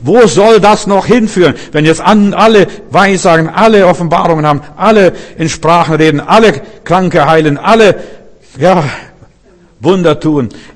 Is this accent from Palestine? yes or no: no; East Germany, Germany; Also derjenige, der im Osten groß geworden ist, das war der wilde Osten.